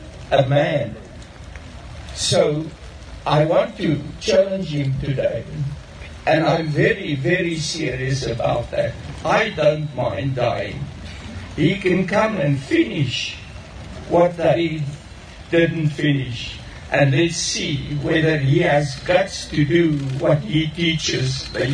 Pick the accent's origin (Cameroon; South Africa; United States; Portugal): South Africa; I am very proud being a South African today.